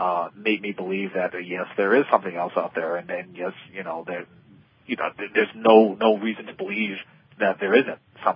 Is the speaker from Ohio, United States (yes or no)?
yes; Ohio, United States; And, you know, we're from Ohio, so it was a good long drive.